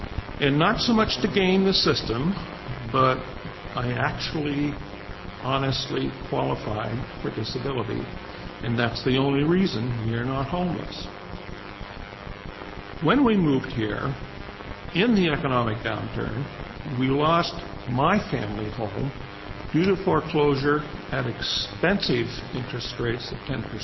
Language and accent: English; Eugene, Oregon, United States; now in Springfield, United States; I live in Springfield, and Eugene is my hometown. I am 58 years old.